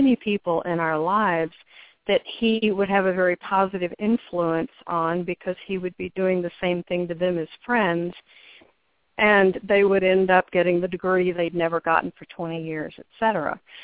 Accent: Texas, United States; also born or lived in New York; And I grew up in West Texas, and I'm a fifth-generation Texan

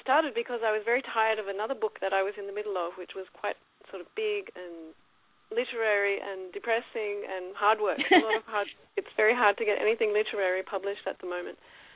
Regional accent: Sydney, New South Wales, Australia; moved away; also born or lived in Paris; I'm Australian. I was born in Sydney, grew up in Sydney, and left very early because I was very restless and I was in love with Paris. So I lived in Paris for quite a while.

